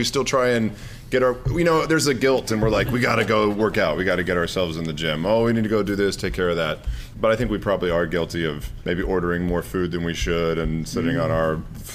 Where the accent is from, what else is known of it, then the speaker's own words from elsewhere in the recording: Texas, United States; Yeah, I'm from Texas. We take it for granted.